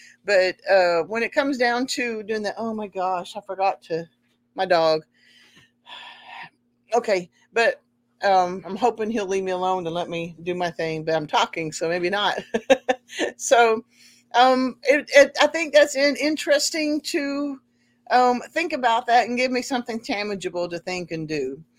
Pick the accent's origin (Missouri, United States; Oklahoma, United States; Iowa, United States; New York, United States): Oklahoma, United States; Tulsa; Well, I was born in Tulsa and I was raised pretty much in Oklahoma.